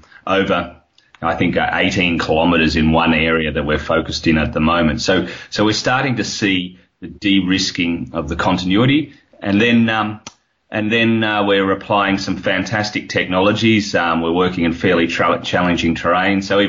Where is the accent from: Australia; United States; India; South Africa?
Australia; accent: Australian; You can hear my accent. It's Australian.